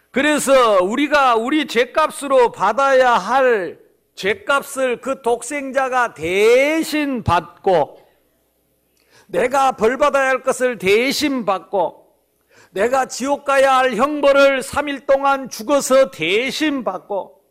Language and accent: Korean; South Korea; born there; 육신이 지금 태어났을 뿐, 이 시대에 태어났을 뿐이고, 하필이면 한국에서 태어났을 뿐이고